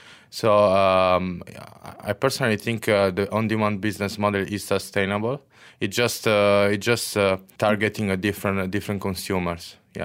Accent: Italy; moved away as an adult; now in Malaysia; So I'm from Italy. My background is in sales and market research. I came in Malaysia in 2014.

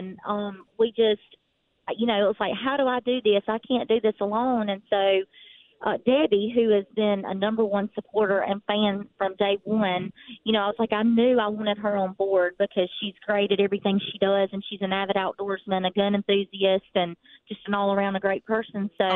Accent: the South, United States; we're from the South, so they kind of misspelled it.

